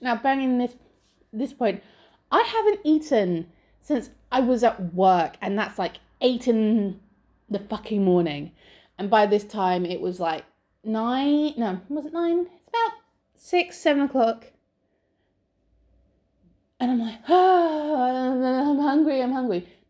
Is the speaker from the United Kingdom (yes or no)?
yes; England, United Kingdom; I'm really English. Really English.